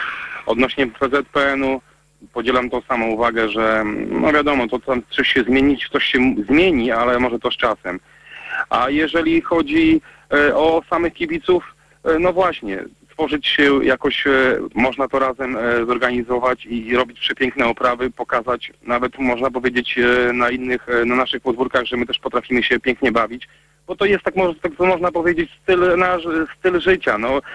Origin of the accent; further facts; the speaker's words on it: Białystok, Podlaskie Voivodeship, Poland; akurat też pochodzę z Białegostoku, więc moim klubem takim rodzimym jest Jagiellonia Białystok.